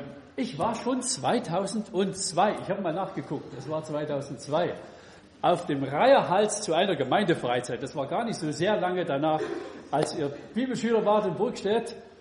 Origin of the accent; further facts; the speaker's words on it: Kirchberg, Saxony, Germany; Und ich wohne ein bisschen südlich von Zwickau, also so ins Erzgebirge rein. Kirchberg ist meine Heimatgemeinde. Ich wohne nebenan auf dem Dorf. Hartmannsdorf, muss man nicht gewesen sein, aber kann man gut wohnen.